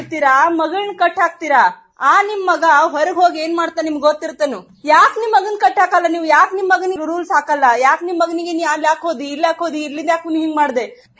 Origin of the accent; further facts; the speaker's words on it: Daribadachi, Maharashtra, India; ನಾನೀಗ ಈ ಭಾಗದಲ್ಲಿ ಹುಟ್ಟಿ ಬೆಳೆದವಳು ತಮ್ಮೆಲ್ಲರ ಒಂದು ಸಹವಾಸದಲ್ಲಿ ನಮ್ಮ ಹತ್ರ ಇರುವ ದರಿಬಡಚಿ ಹಳ್ಳಿಯಲ್ಲಿ ನಾನಿರೋದು.